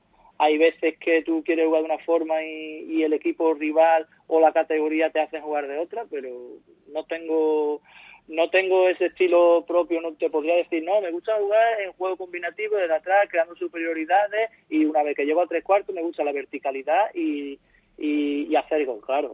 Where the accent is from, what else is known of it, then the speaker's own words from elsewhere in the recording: Colombia; now in Spain; Yo una vez que me vine de Colombia tenía claro que quería empezar a entrenar aquí como primer entrenador